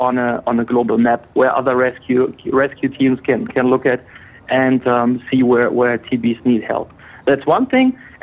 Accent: Hamburg, Germany; I'm from Germany. You can probably hear that. I'm from Hamburg, North Germany, and however, currently I'm on a business trip in New York City. So I'm calling from a hotel room in New York City.

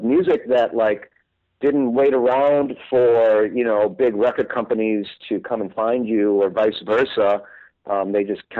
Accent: Chicago, Illinois, United States; that was the stuff that I grew up on the Northwest Side in Chicago, which is a very blue collar neighborhood.

